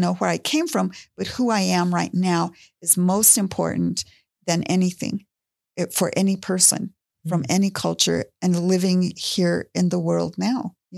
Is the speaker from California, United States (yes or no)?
no; Pueblo, Colorado, United States; I want to do it here in Pueblo, in my hometown. I have 90 family members just from my dad down.